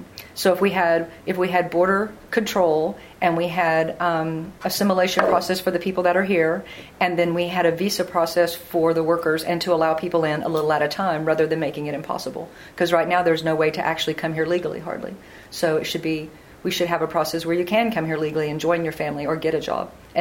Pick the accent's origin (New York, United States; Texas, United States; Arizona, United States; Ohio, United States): Texas, United States; Galena Park; I'm from Galena Park, and no one in my family had ever been to college.